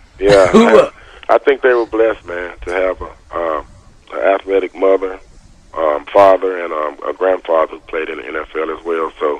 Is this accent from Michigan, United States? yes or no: no; Arkansas, United States; No negative feeling. I'm from Arkansas.